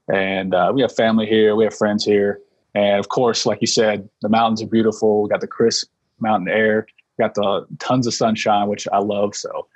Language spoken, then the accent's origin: English; Oklahoma, United States; Yeah, no, I grew up in Oklahoma, joined the military at 17